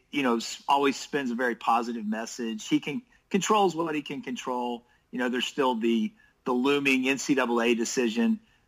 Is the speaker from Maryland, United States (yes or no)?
yes; Maryland, United States; I grew up on the East Coast. I grew up in Maryland.